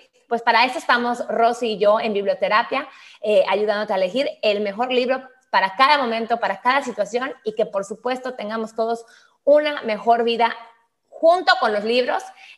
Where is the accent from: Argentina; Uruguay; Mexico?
Mexico